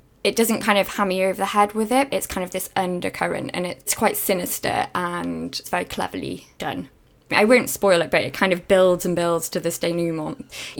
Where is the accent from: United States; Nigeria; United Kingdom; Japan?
United Kingdom; North East England; which I was brought up in Northumberland and those are few and far between